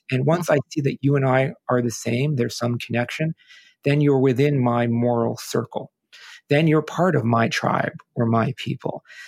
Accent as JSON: {"language": "English", "country": "United States", "tie": "born or raised there", "said": "I'm Italian by ancestry growing up in America, people in my family would always say, why do they always think we're in the mob, right?"}